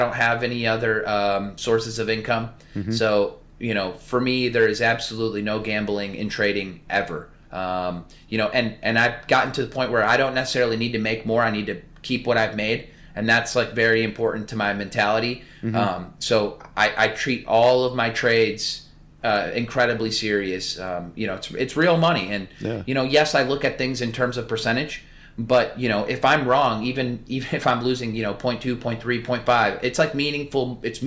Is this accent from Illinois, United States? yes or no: yes; Illinois, United States; I go to prison in Nebraska, even though I'm from Illinois.